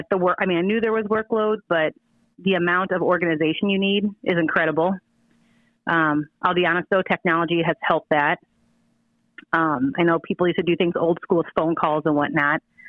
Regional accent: Columbia, Illinois, United States; I'm born and raised, Columbia, Illinois. I went to, the Catholic school, though. I went to ICS in Jabot.

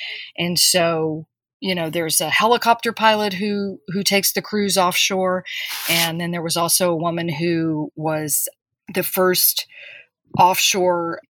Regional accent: Corpus Christi, Texas, United States; I grew up in Corpus Christi, Texas, which is on the coast.

